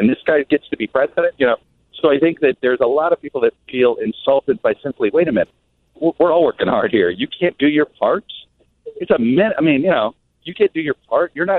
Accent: Miami, Florida, United States; I grew up in Miami, but I'm not a big Dolphins fan.

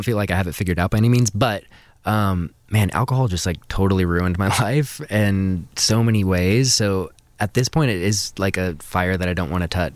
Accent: Washington, United States; Kind of in the Montlake area.

